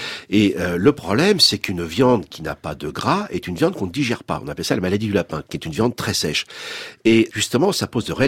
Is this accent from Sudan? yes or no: no; Auvergne-Rhône-Alpes, France; Ou les tripoux comme en Auvergne, je viens de l'Auvergne.